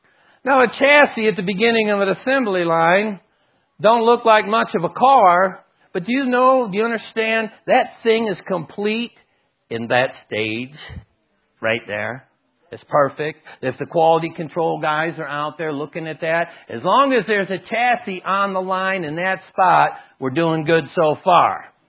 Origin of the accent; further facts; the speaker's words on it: Detroit, Michigan, United States; hey, I'm from the Motor City, right? Born in Detroit City. Home of Henry Ford and the assembly line, right?